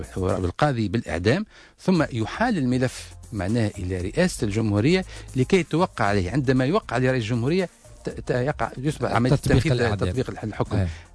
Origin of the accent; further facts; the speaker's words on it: Tunisia; أنا تونسي